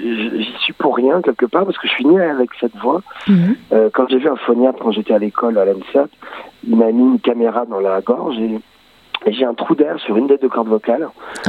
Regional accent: Lyon, Auvergne-Rhône-Alpes, France; je suis lyonnais, moi, donc je suis pas très loin.

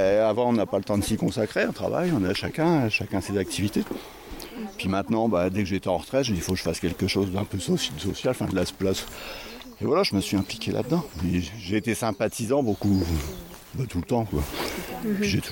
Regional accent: Saint-Maximin, Provence-Alpes-Côte d'Azur, France; Moi, je suis de Saint-Maximin, dans le Var.

